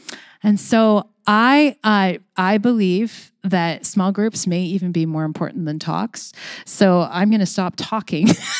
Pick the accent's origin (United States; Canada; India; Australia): Canada; We're Canadian, right? We're just nice, right?